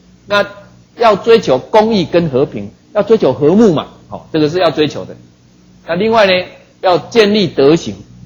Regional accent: Taiwan; 我讲台语讲得很好，国语就讲得不太好

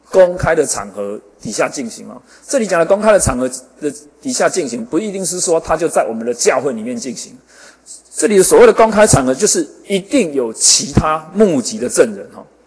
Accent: Taiwan; 我们台湾人为了要得到那个神灵的庇护，我们愿意花很多很多的钱买一些符咒类的东西

